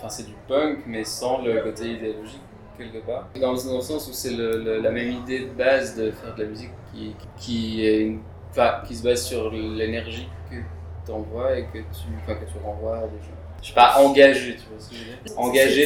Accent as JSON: {"language": "French", "region": "Geneva", "country": "Switzerland", "lives_now": "Leipzig, Germany", "said": "On est de Genève, oui, mais on habite à Leipzig."}